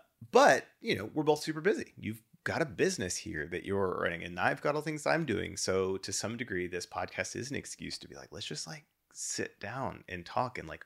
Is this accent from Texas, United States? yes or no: yes; Dallas–Fort Worth, Texas, United States; also born or lived in Louisiana; So I feel like I was born in Texas. My address at birth was a Texas address, even though I was born across state lines